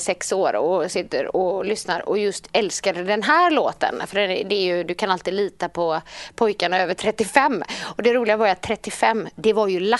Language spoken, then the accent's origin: Swedish; Gothenburg, Västra Götaland County, Sweden; now in Partille, Sweden; Så jag är uppvuxen i Johanneberg egentligen, så jag är ju stadstjej.